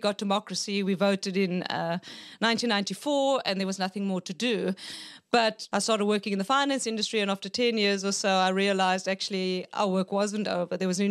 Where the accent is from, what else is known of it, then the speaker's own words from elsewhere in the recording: Cape Town, Western Cape, South Africa; During the 80s, I grew up in Cape Town.